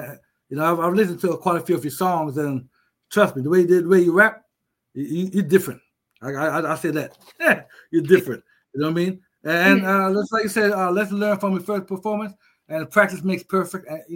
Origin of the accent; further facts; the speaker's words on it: Jamaica; born there; because I was born in Jamaica.